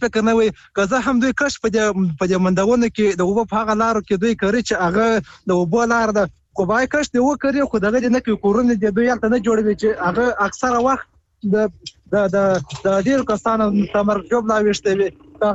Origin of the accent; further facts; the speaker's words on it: Nad Ali, Helmand, Afghanistan; د هلمند ولایت د ندالی ولایت.